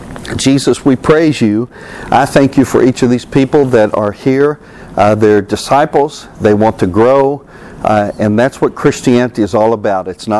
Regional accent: Harriman, Tennessee, United States; also born or lived in Knoxville / Johnson City / Newport; I was born in Knoxville, moved to Johnson City, Newport, Harriman, went to high school at Harriman

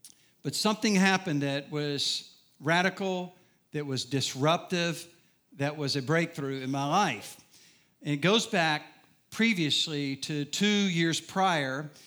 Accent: Southern US, United States; I'm from the South. We're polite in the South, right?

